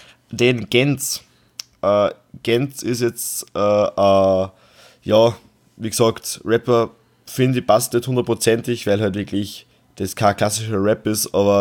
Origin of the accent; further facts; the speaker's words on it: Austria; wir sind ein Österreicher.